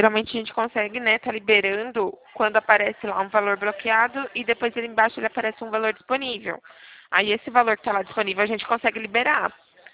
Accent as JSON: {"language": "Portuguese", "town": "São Roque", "region": "São Paulo", "country": "Brazil", "said": "Eu sou de São Roque."}